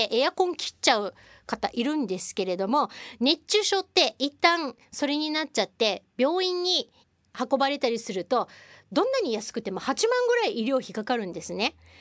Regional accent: Kyushu, Japan; 私九州の人間だからヨーグルッペって言っちゃうんだけど

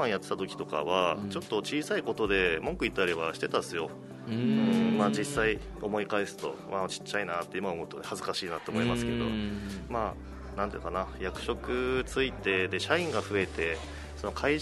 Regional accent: Aomori, Japan; now in Okinawa, Japan; 青森県なんですよ。

